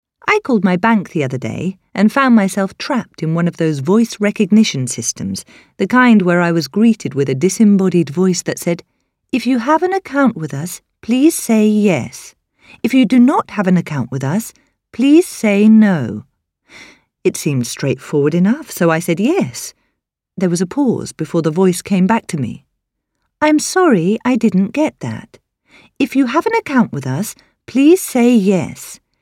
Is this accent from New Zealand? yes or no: yes; New Zealand; now in London, United Kingdom; Having lived in a few countries, my accent is somewhat muddled. To some Kiwis, I sound North American. To North Americans, my pronunciation or use of certain words immediately gives me away as a Kiwi.